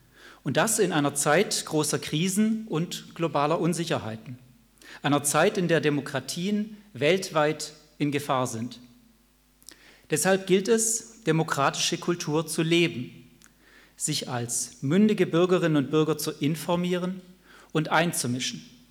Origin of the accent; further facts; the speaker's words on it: Baden-Württemberg, Germany; ich bin hier im Ländli geboren, auf dem Dorf mit Blick auf Streuobst, grüne Wiesen und die Berge groß geworden. Aber eben in Oberschwaben, die Alpen und den Bodensee vor Augen und nicht die Alp. Ich bin aber kein Neigschmeckter, sondern einer von hier.